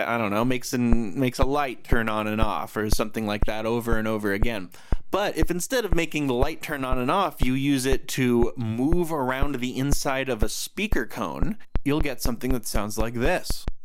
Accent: New York, United States; So I grew up in New York listening to WFMU.

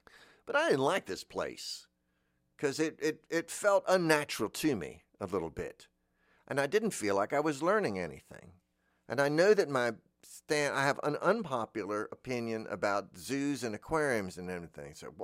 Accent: Florida, United States; I'm from Florida. I've seen them in the wild my whole life.

